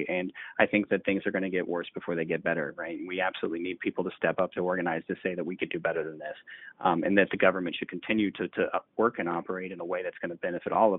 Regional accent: Nashville, Tennessee, United States; You know, I'm from Tennessee, originally Nashville

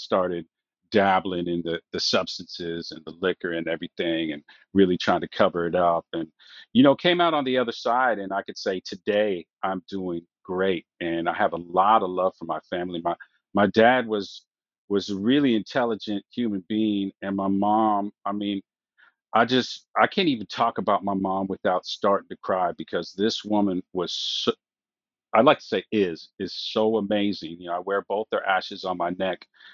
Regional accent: Oakland, California, United States; also born or lived in Berkeley; That's where I was born. Oakland native. I was raised in Berkeley very shortly.

